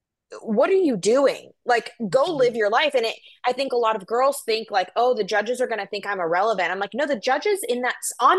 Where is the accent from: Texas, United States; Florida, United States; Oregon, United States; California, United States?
Florida, United States; I remember when I born and raised in Florida, never seen snow.